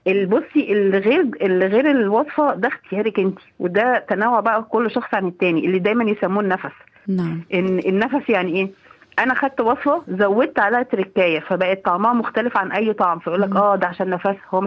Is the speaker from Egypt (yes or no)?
yes; Egypt; هي دي زي اكل عندنا في مصر اسمها العجة